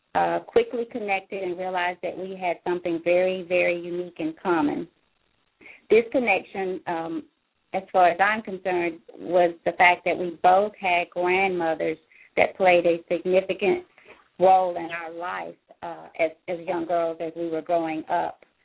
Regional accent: Valdosta, Georgia, United States; now in Cordova, United States; for me, myself … I am born and raised in Valdosta, Georgia

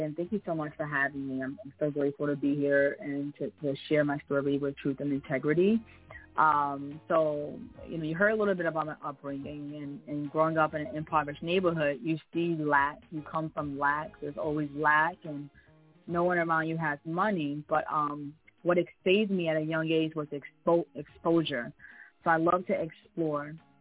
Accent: New York, United States; And I grew up in Tompkins Project, which is like, not Tompkins, like Louis Armstrong houses. It's like on Tompkins and Lexington, between like Lexington and Marcy. It's like 10 blocks from like Marcy PJ. It's a very rough area.

